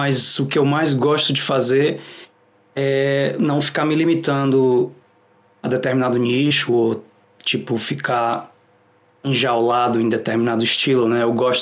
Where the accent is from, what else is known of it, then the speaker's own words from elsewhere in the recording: Fortaleza, Ceará, Brazil; Eu sou de Fortaleza, Ceará.